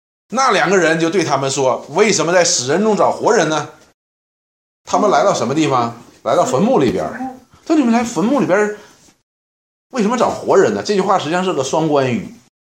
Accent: China; 我们中国人喜欢把它当作周末过

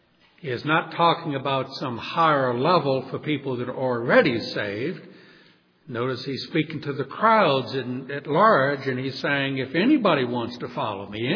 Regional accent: New Orleans, Louisiana, United States; I grew up in New Orleans, which is overwhelmingly Roman Catholic, and most of my friends as a little boy were Catholics.

